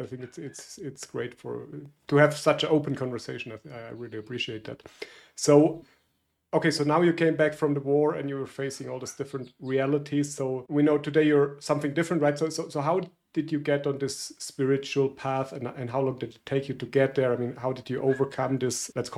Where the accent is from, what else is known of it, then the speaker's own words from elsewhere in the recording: Germany; growing up in Germany